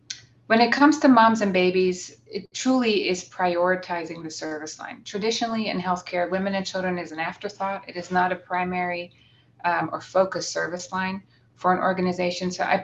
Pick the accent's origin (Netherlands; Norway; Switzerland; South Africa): Netherlands; now in United States; in the United States, I'm from Holland originally.